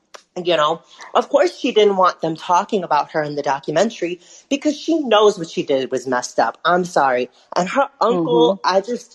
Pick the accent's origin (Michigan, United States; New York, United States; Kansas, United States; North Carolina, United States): Michigan, United States; Detroit; I'm a huge fan. I'm from Detroit.